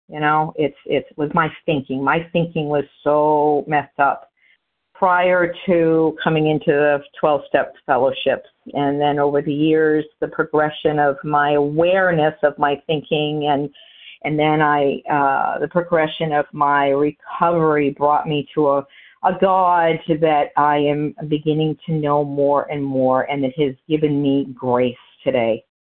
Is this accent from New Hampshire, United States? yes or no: yes; New Hampshire, United States; now in Florida, United States; I'm from New Hampshire, currently hailing from Florida, but grateful to be recovered today and of service here on this line.